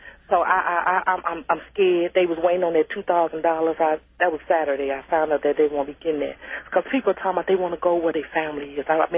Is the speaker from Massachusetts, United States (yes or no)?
no; East St. Louis, Illinois, United States; I'm from East St. Louis.